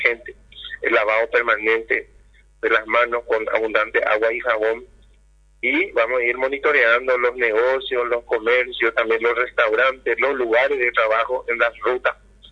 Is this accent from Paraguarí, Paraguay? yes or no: no; San Pedro, Paraguay; que somos paraguayos, ¿verdad?, y en este caso sanpedranos.